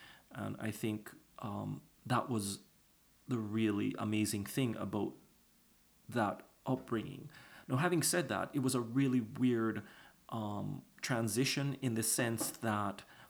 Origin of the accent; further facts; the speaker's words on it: Jamaica; you know, I wasn't black, but I identified with a lot of the black students because I grew up in Jamaica.